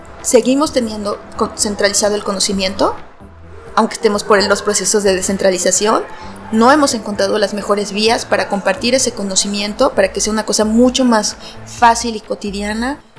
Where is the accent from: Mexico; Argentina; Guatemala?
Mexico; soy de México y estoy en un pequeño colectivo en una ciudad muy patriarcal.